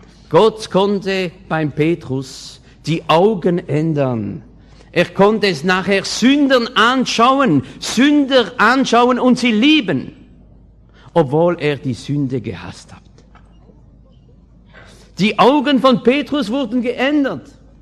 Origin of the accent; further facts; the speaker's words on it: France; German is a second language; ich bin Franzose, gell, da kommen die Worte nicht mehr.